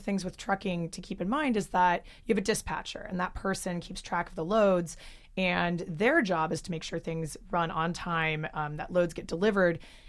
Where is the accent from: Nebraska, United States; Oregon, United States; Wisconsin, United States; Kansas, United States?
Oregon, United States; I grew up in Oregon